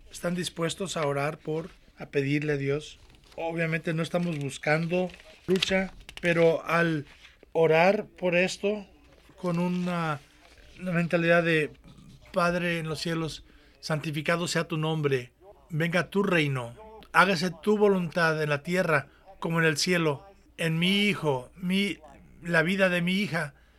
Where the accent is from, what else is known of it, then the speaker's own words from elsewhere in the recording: United States; yo encuentro en mí mismo, como buen americano, una tendencia hacia a moverme hacia lo que es cómodo y seguro